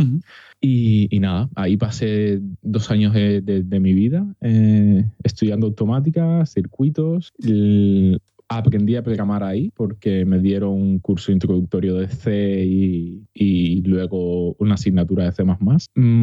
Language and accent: Spanish; Cuba; born there; Yo nací en Cuba en el 86 y la verdad es que estos ordenadores me pillaban un poco lejos porque en Cuba hasta